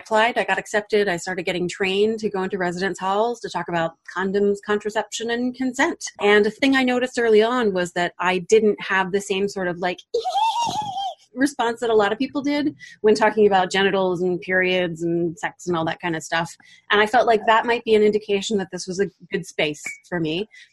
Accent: Delaware, United States; I went to University of Delaware, born and raised in Delaware, and I was a big nerd

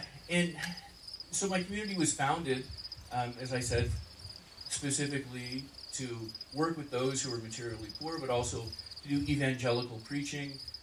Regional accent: Ontario, Canada; I'm originally from Ontario and I'm thrilled to be here.

